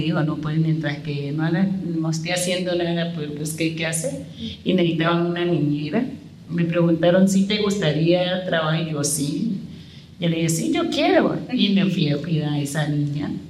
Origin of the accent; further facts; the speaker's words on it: La Tola, Nariño, Colombia; now in Cali, Colombia; De la Tola Nariño.